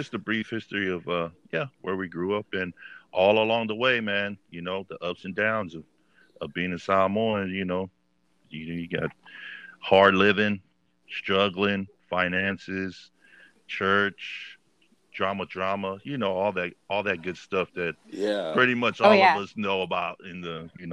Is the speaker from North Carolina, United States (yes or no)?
no; Carson, California, United States; also born or lived in Hawaii; And at the age of I say one, we moved. My family upped and moved from Hawaii to Carson, California, where we had some family members living there.